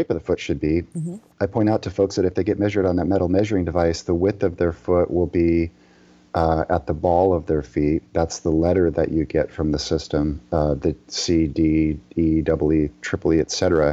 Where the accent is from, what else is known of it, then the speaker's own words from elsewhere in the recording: Liberia; I had the pleasure of growing up in Liberia, West Africa, where most of the people didn't own shoes.